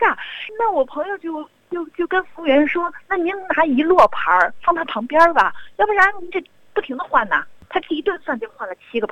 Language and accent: Chinese; Beijing, China; 那么我是北京人，然后就带小孩坐出租车